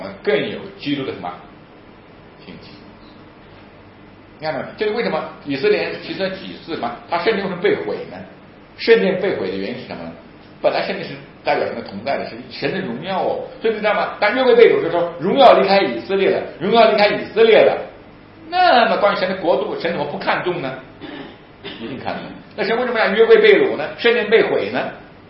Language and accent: Chinese; China; 我们中国人往往是什么？